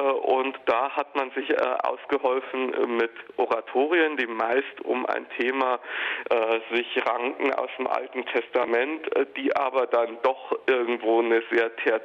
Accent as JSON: {"language": "German", "region": "Bavaria", "country": "Germany", "said": "Und ich komme ja ursprünglich aus Bayern."}